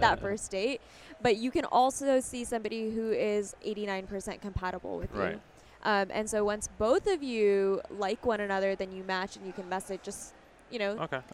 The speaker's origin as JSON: {"language": "English", "country": "Pakistan", "said": "especially coming from my background. I'm Pakistani."}